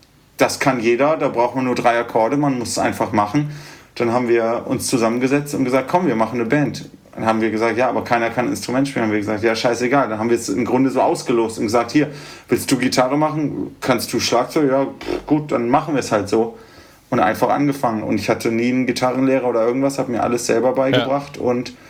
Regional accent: Göttingen, Lower Saxony, Germany; now in Berlin, Germany; Wir kommen ja ursprünglich aus Göttingen, schönes Hochdeutsch.

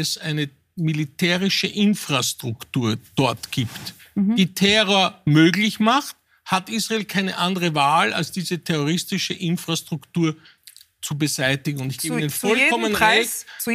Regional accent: Austria

